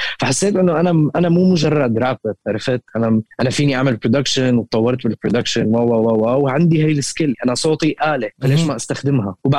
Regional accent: Syria; للأسف نحن كسوريين، إن كان كسوريين وإن كان كبشر

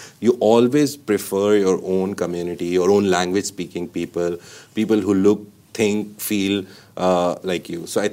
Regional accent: Pakistan; Even if, as a Pakistani, if I come and try to open an Arab food restaurant, I would never be able to do justice.

